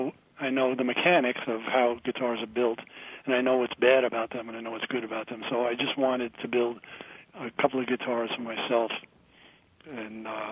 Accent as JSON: {"language": "English", "town": "Brooklyn", "region": "New York", "country": "United States", "tie": "born or raised there", "also_born_or_lived": "Greenwich Village, New York City", "said": "I grew up in Greenwich Village, a very poor Italian family. And, my parents moved to Brooklyn when I was about 3 years old, and I grew up in an Irish neighborhood where I was constantly beat up as a little Italian kid."}